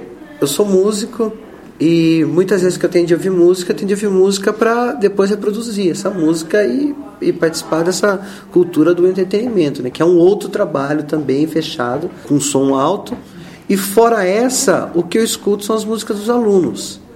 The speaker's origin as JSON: {"language": "Portuguese", "town": "Ibiúna", "region": "São Paulo", "country": "Brazil", "said": "Embora a cidade de onde eu venho, né, que é Ibiúna, há também a cultura da música sertaneja."}